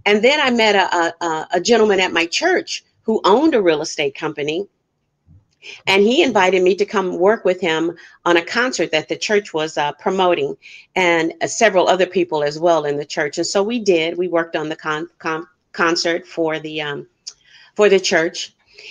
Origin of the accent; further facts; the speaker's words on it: Michigan, United States; now in California, United States; I got started in the real estate industry way back when I was in Michigan. I grew up in the Michigan area